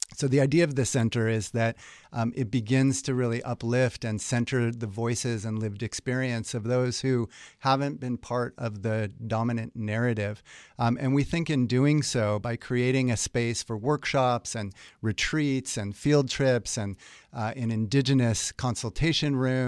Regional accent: San Diego, California, United States; When I was a young person growing up in San Diego, we would regularly go down to Mexico for an evening, at lunch, and a night.

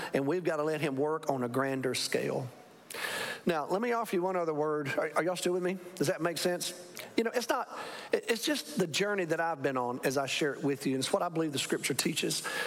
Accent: Alabama, United States; He lives in Montgomery, Alabama, lives in my home state.

